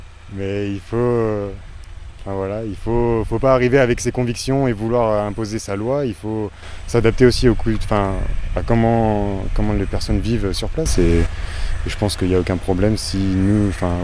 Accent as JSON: {"language": "French", "town": "Beauvais", "region": "Hauts-de-France", "country": "France", "said": "Alors, au départ, moi, je suis du Nord, je viens de Picardie, de Beauvais exactement."}